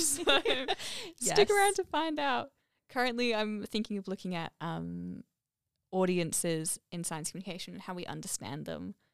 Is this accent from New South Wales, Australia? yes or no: no; Victoria, Australia; now in Canberra, Australia; So I'm not from Canberra originally. I grew up in Victoria, so still in Australia, not Victoria, Canada, just for clarification.